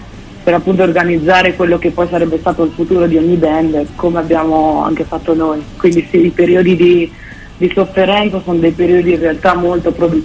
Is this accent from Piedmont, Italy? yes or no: no; Perugia, Umbria, Italy; noi siamo di Perugia e essere nati e cresciuti in questa città, che comunque non è una delle città principali d'Italia